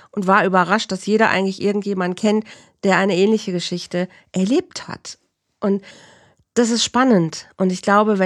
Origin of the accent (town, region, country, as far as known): Bielefeld, North Rhine-Westphalia, Germany; born or raised there